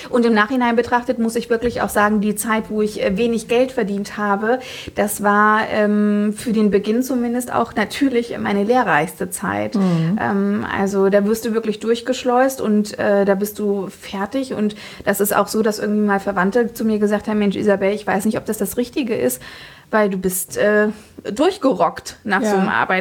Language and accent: German; Fritzlar, Hesse, Germany; wurde ich in Fritzlar geboren, also ich bin so richtige Nordhessin, genau, und bin dann irgendwann nach Kassel gezogen